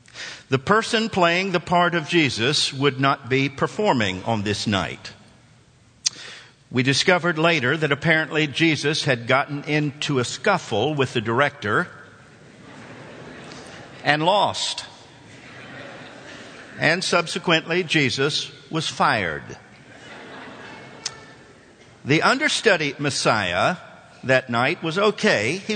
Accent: Nashville, Tennessee, United States; I had seen it as a boy growing up in Nashville at the War Memorial when it first came out

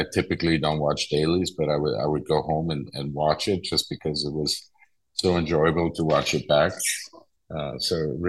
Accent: Munich, Bavaria, Germany; English is a second language; I'm born in 62. I grew up in Munich, Germany.

